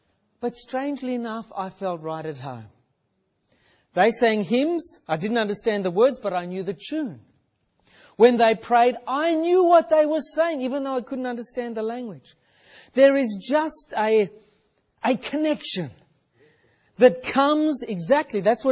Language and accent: English; Australia; We told her where we were from. I'm from Australia.